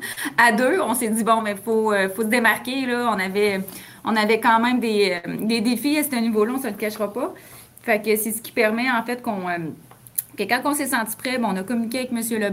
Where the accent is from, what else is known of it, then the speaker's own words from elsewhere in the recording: Saint-Raymond, Quebec, Canada; puis les deux, on vient de Saint-Raymond de Portneuf.